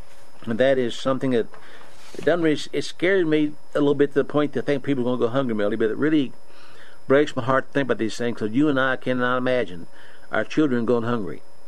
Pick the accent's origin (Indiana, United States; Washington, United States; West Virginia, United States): West Virginia, United States; Monroeville; We grew up in Monroeville, West Virginia. My dad worked hard, really hard.